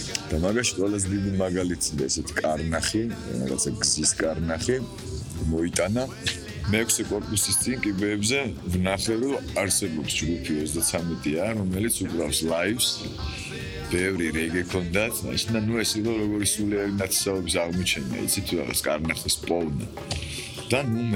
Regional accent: Ozurgeti, Guria, Georgia; იმიტომ რომ ბავშვობა გურიაში გავიბადე, გავიზარდე, ყველა არ დადეგებს იქ ვატარებდი და იქ ატარებენ დღესაც ჩემი შვილები

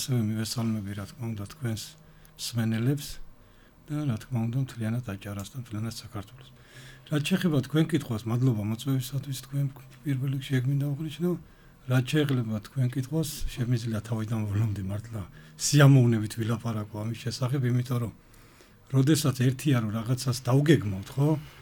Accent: Kobuleti, Adjara, Georgia; ეხლა ქობულეთიდან ვარ მე წარმოშობით ქობულეთში ცხოვრობ

